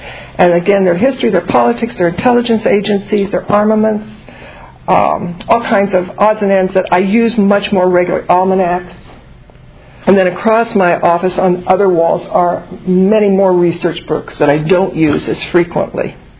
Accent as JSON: {"language": "English", "region": "Iowa", "country": "United States", "tie": "born or raised there", "said": "When I was growing up in Iowa, a little town in Iowa, I grew up in a household that revered books."}